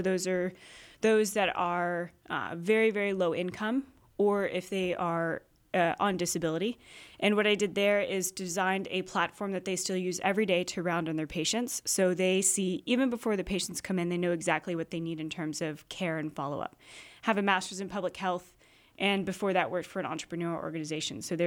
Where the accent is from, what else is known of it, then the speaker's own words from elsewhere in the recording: Texas, United States; now in New England, United States; Yeah, so I came from Texas, yeah. All the way to New England.